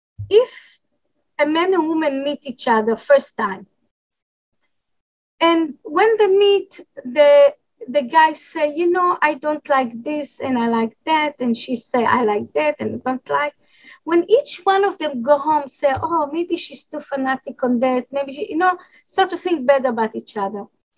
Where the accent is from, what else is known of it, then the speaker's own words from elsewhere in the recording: Jerusalem, Jerusalem District, Israel; English is a second language; I grew up in Jerusalem.